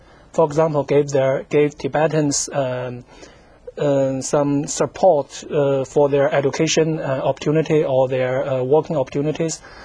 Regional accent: Shanxi, China; English is a second language; I'm from Shanxi province. It's a western province in China. It's also an economic backward province in China.

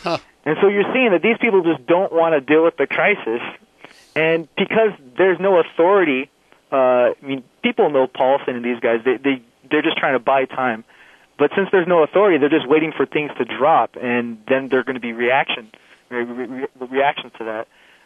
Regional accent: Los Angeles, California, United States; I mean, I've only been here about a month and a half. I'm from Los Angeles.

